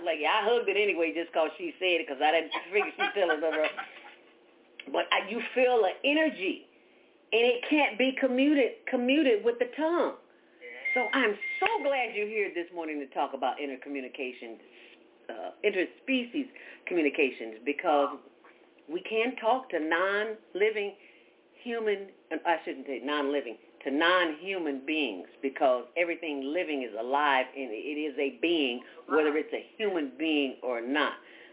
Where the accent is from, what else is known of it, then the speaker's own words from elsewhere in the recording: Mississippi, United States; I'm a child from Mississippi. I talk to anybody, everybody.